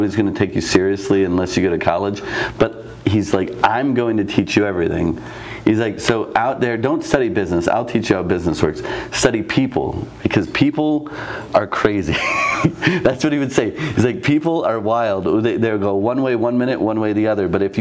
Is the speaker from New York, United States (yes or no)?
no; Ohio, United States; I grew up in Ohio, yeah.